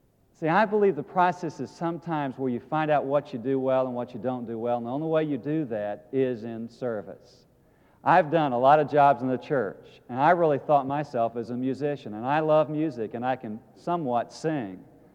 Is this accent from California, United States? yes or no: no; Missouri, United States; I mean, I came from Missouri, small hick town. I was a hillbilly.